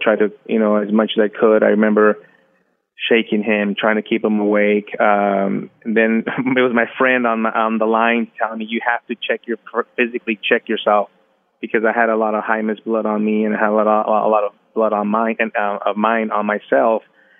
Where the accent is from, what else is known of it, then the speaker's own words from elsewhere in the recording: United States; It felt like I wasn't from there. I'm an American.